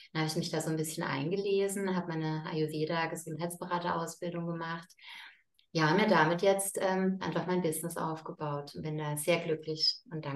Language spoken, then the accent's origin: German; Offenburg, Baden-Württemberg, Germany; gebe in dem Rahmen Yogastunden hier in meiner Heimatstadt Offenburg